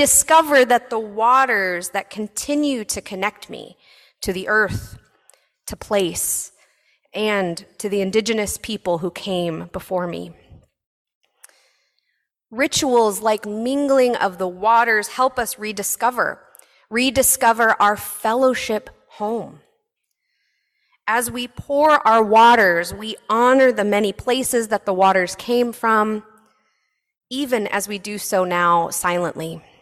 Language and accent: English; Texas, United States; also born or lived in Memphis, Tennessee; I grew up relatively near the Trinity River in Texas. I spent a few years enjoying the mighty Mississippi in Memphis, Tennessee.